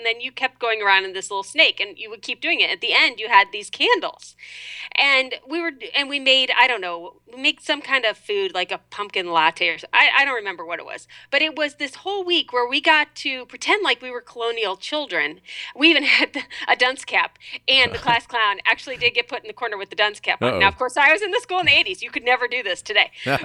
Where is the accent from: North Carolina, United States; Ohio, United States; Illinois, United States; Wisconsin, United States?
Ohio, United States; Cleveland; now in Cincinnati, United States; No, since I grew up in Cleveland, they know how to handle snow.